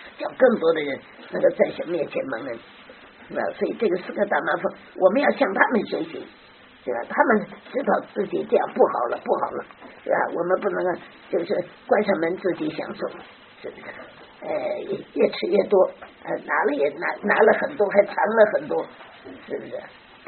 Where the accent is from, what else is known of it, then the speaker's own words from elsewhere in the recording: China; 我们中国人最多，你到海外哪个国家都有中国人，多得不得了